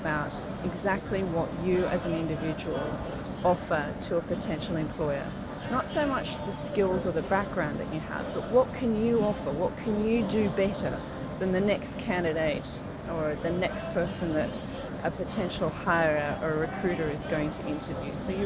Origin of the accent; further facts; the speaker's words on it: Melbourne, Victoria, Australia; I was born and raised in Melbourne.